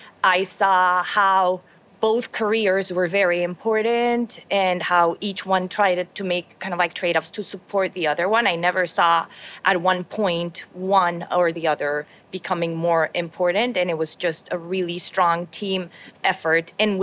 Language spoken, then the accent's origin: English; Bogota, Bogotá, Colombia; I was Bogota. I was born and raised in Colombia in kind of like a traditional family.